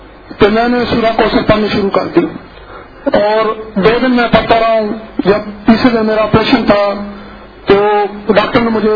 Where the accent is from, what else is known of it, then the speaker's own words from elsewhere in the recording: Lahore, Punjab, Pakistan; میں لاہور کا رہنے والا ہوں.